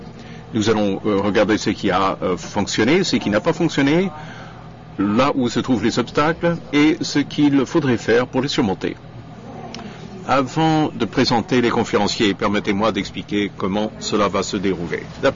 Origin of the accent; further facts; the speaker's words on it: Toronto, Ontario, Canada; je veux aussi le faire en tant que Canadienne et en tant que Torontoise.